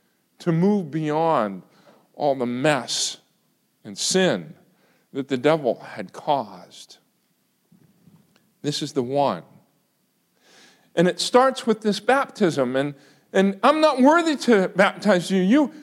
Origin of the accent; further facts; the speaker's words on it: Bethlehem, Pennsylvania, United States; I was born in Bethlehem, by the way. Bethlehem, Pennsylvania. And I was born in Bethlehem, and my father was helping assist at the cathedral in Bethlehem. And so I grew up in the church.